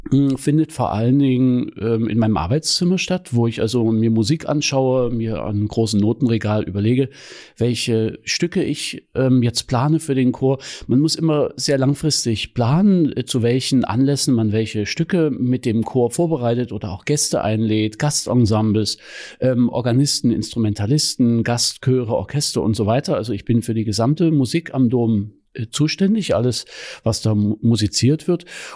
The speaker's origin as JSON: {"language": "German", "town": "Chemnitz", "region": "Saxony", "country": "Germany", "tie": "born or raised there", "said": "Ich bin gebürtiger Chemnitzer. Also im Ausweis steht Karl-Marx-Stadt, steht da drin. 1983 bin ich da geboren und ja, also habe so auch so ein bisschen ostdeutsche Wurzeln, sage ich jetzt mal so."}